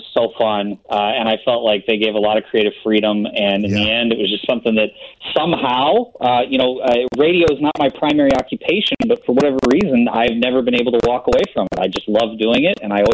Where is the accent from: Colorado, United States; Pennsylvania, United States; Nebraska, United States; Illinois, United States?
Illinois, United States; granted, I grew up in Illinois, so I can relate immensely to the movie in terms of locations